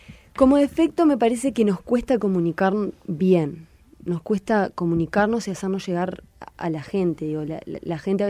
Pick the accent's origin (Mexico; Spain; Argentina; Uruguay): Uruguay; cuando somos todos uruguayos y acá todos queremos que al país le vaya bien